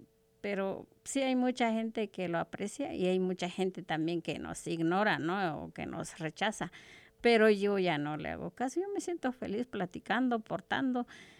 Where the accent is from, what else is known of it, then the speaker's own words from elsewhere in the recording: Chiapas, Mexico; first language Tzeltal; represento a mis padres, represento a mi pueblo, porque desde allá nos ven si portamos ese traje